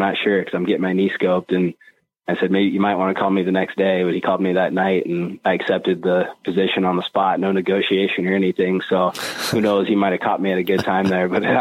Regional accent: Des Moines, Iowa, United States; because I'm from the Des Moines area. I grew up in Des Moines, you know, went to high school in Johnston.

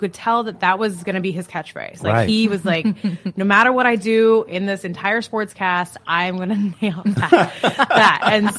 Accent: Great Falls, Montana, United States; I grew up in Great Falls, Montana.

